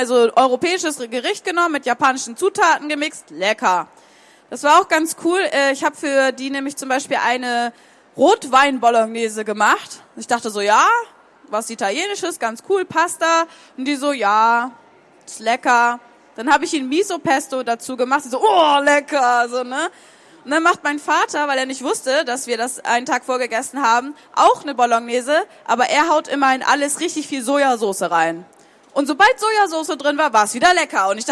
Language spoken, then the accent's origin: German; Northern Germany, Germany; also ich komme aus Norddeutschland, ne, und da ist ja Lakritz eine große Nummer